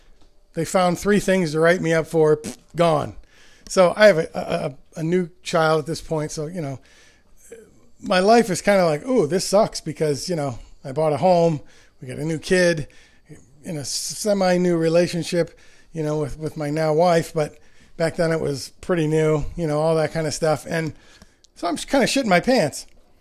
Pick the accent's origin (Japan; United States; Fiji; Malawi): United States; Williamsville, New York; I'm back home. But I mean, just because I grew up in Williamsville, not Buffalo. So I don't know anybody.